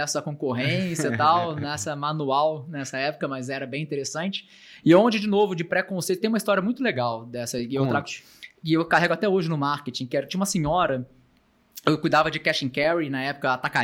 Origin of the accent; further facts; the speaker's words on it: Rio de Janeiro, Brazil; moved away as an adult; now in São Paulo, Brazil; eu vim para São Paulo, né? Saí do Rio, fui para São Paulo para fazer publicidade e propaganda, né?